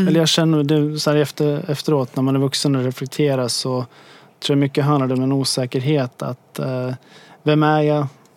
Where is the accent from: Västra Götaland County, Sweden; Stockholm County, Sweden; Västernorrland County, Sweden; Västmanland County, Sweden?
Västmanland County, Sweden; Orresta; Om man spelar golf så brukar man veta var Orresta ligger. Där är jag uppvuxen.